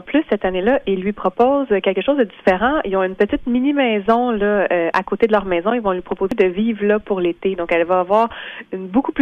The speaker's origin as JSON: {"language": "French", "town": "Laval", "region": "Quebec", "country": "Canada", "tie": "born there", "said": "Moi, je suis née à Laval."}